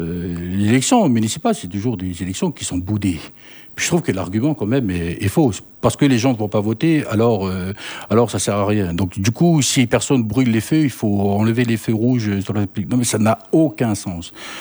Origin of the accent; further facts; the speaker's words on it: Thio, South Province, New Caledonia; born there; moi, je suis né à Thio, famille ultra, très modeste. Je fais partie de ces jeunes étudiants qui sont venus étudier à Nouméa dans les années 2004-2009.